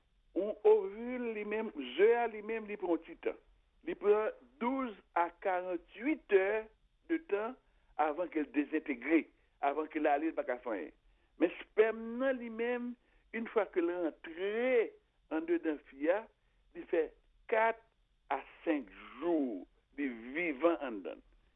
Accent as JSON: {"language": "French", "country": "Haiti", "said": "c'est pas nous même seulement en tant qu'haïtien qui bah ça t'est arrivé"}